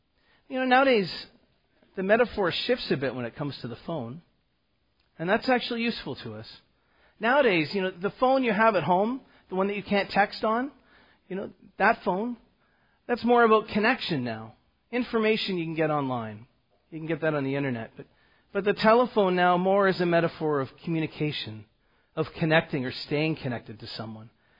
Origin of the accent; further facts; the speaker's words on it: Scarborough, Yorkshire and the Humber, United Kingdom; I'm from Scarborough, but I tell people that I'm Welsh because people that are related to me were there once.